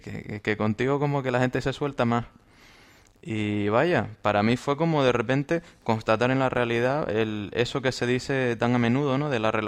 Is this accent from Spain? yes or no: yes; Canary Islands, Spain; Que uno como canario, por la forma de hablar que tenemos, allá estaba como en casa, ¿no?